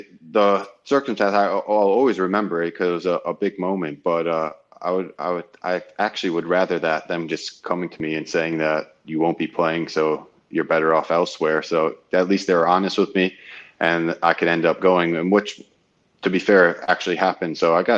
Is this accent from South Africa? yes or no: no; United States; that's a really big honor for me, especially being American and everything